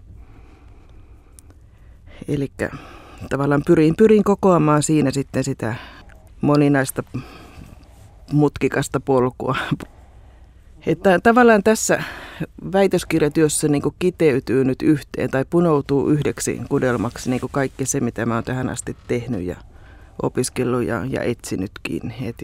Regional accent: Pielavesi, North Savo, Finland; moved away as an adult; Mutta Pielavedellä olen syntynyt ja kasvanut ja kirjoittanut sieltä ylioppilaksi.

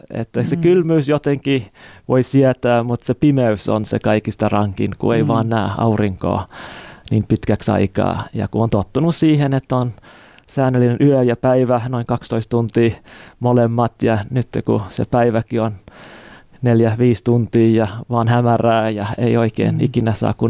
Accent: Kenya; also born or lived in Canada / Malawi; mä oon syntynyt Kanadassa. Mutta kun olin alle vuoden ikäinen, vanhemmat meni lähetystyöhön Keniaan, oltiin siellä noin 12 vuotta ja sitten Malavissa vielä 4 vuotta sen lisäksi, että melkein koko peruskoulu, lukio oli Afrikassa.

